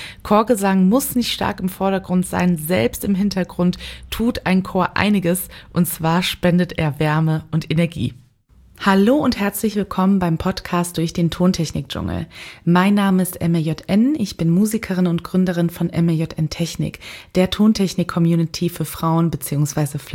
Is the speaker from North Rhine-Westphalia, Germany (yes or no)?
yes; Cologne, North Rhine-Westphalia, Germany; born there; ich als geborene Kölnerin